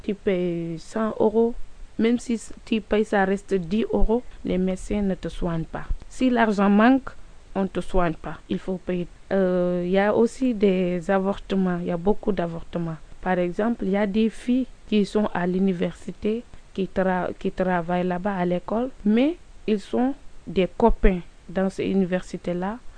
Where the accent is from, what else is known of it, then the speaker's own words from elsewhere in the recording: Senegal; moved away as an adult; now in France; je suis sénégalaise, j'ai 19 ans et ça fait 8 mois que je suis en France.